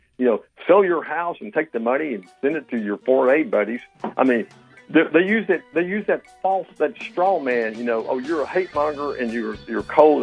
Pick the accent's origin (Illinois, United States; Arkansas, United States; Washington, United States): Arkansas, United States; from a boy growing up in Arkansas back in the '50s, from my grandfather's farms over there